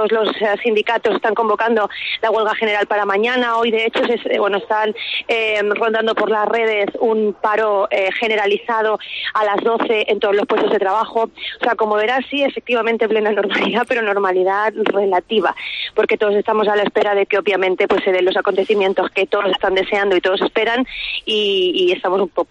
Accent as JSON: {"language": "Spanish", "region": "Extremadura", "country": "Spain", "tie": "born or raised there", "lives_now": "Catalonia, Spain", "said": "somos españoles y que residimos en Cataluña, y que yo me siento prácticamente ya, el otro día echaba cuentas y llevaba tantos años fuera como había vivido en Extremadura, ¿no? Me siento tan de aquí como de allí"}